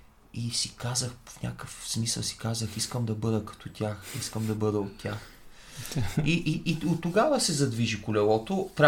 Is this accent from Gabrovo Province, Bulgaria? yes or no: yes; Gabrovo, Gabrovo Province, Bulgaria; now in Sofia, Bulgaria; аз сега си я преместих тук в апартамента в София, но в родния ми град в Габро, една много стара Библия